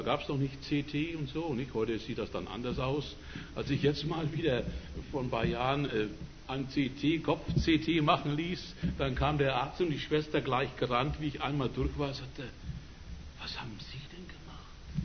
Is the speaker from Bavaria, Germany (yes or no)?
yes; Nuremberg, Bavaria, Germany; Ich gebürtig komme ich aus der Ecke von Nürnberg, in der Ecke bin ich groß geworden.